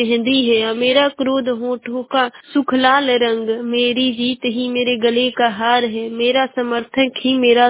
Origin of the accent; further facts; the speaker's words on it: Ballia, Uttar Pradesh, India; और मैं बलिया जिले की निवासी हूँ।